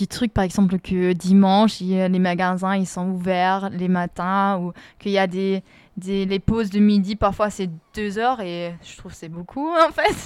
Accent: Freiburg, Baden-Württemberg, Germany; French is a second language; en fait, je viens de Fribourg, du coup, je suis déjà allée plusieurs fois en France

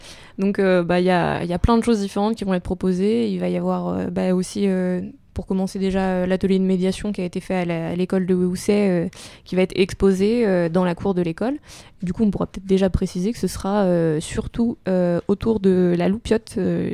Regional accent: Hauts-de-France, France; Moi, je viens de Picardie, donc je connaissais absolument pas.

